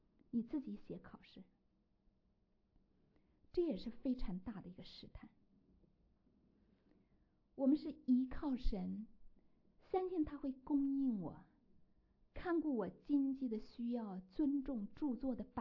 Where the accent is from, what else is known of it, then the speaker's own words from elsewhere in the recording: China; 我们中国人，中国来的人，大陆来的人